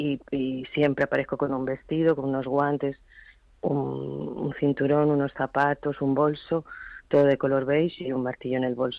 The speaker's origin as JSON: {"language": "Spanish", "town": "Madrid", "region": "Community of Madrid", "country": "Spain", "also_born_or_lived": "United Kingdom", "said": "Yo soy madrileña, como has dicho, pero he vivido 15 años en el Reino Unido. Y volví a España Y claro, ya estaba a punto de cumplir los 40"}